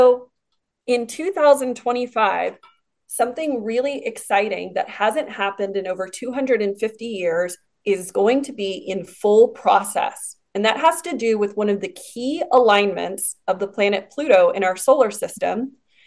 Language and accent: English; United States; Well, I'm an American, so it stands out as an interesting factoid in history to me.